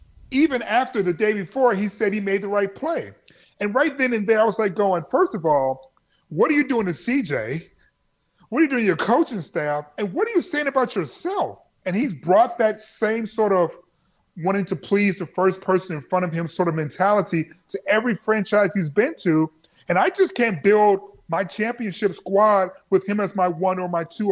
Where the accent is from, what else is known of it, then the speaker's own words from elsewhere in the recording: Detroit, Michigan, United States; I knew that I'm from Detroit. I know what a bad football team looks like.